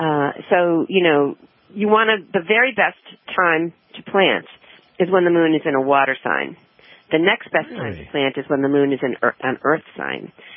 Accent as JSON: {"language": "English", "town": "Nashua", "region": "New Hampshire", "country": "United States", "tie": "born or raised there", "lives_now": "Elsted, United States", "said": "I was born in Nashua, though. I grew"}